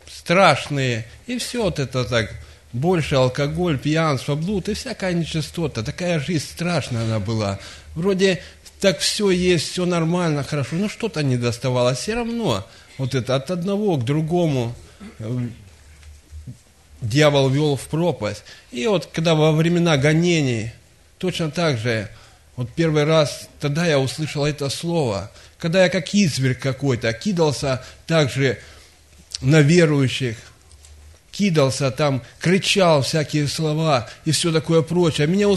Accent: Timashevsk, Krasnodar Krai, Russia; я из Тимашевска.

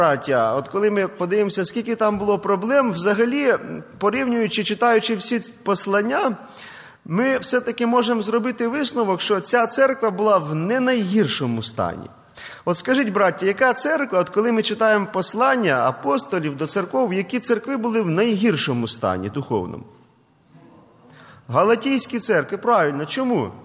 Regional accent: Zhytomyr Oblast, Ukraine; now in Khutory, Ukraine; Я родом із Житомирської області

